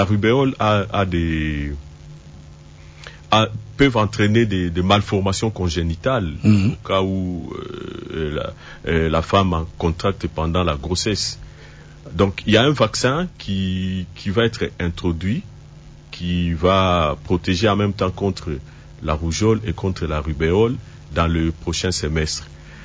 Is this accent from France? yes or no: no; DR Congo; Il y a de nouveaux vaccins qui sont en train d'être introduits, notamment chez nous en RDC.